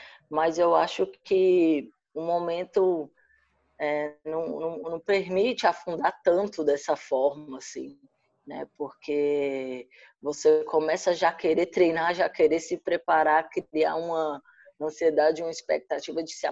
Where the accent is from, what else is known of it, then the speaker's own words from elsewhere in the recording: Brasília, Federal District, Brazil; eu que também vim de Brasília, né, lá da Ceilândia